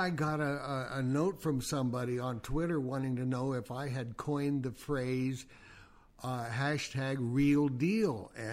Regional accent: Scammon, Kansas, United States; this guy was reminded me of one of the old boys from where I grew up down in Scammon, Kansas.

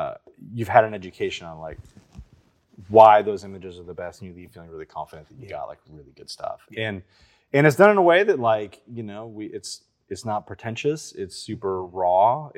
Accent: Kentucky, United States; I think growing up in Kentucky, like I said, I was playing all these like bands

